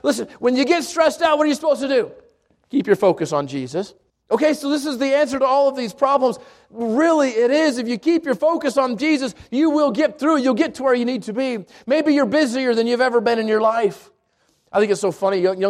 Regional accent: Albuquerque, New Mexico, United States; and I grew up in the South Valley of Albuquerque, and just kind of slow. It wasn't a really busy pace.

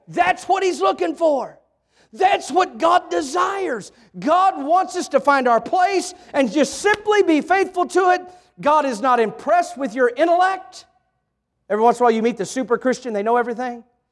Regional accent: Campbell, Missouri, United States; 1975, we lived in a little town of Clarkton, but I grew up in Campbell.

